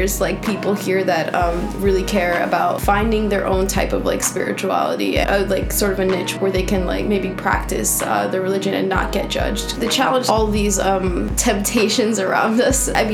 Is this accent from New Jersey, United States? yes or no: yes; New Jersey, United States; I'm an Egyptian American, born and raised in New Jersey.